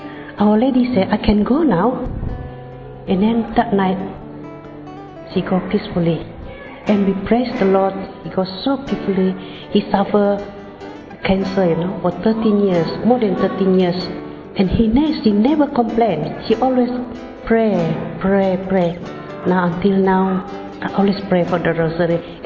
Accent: Malaysia; Originally, I've come from Malaysia.

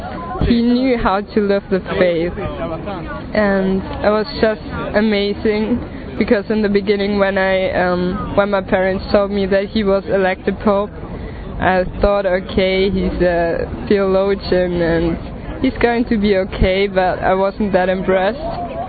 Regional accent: Germany; I'm 21 and I'm from Germany.

